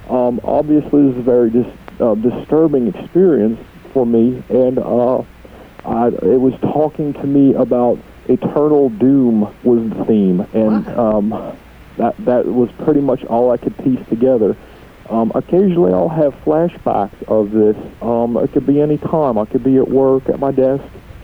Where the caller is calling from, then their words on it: Felicity, Ohio, United States; I'm calling from Felicity, Ohio, and that's where I had my experience.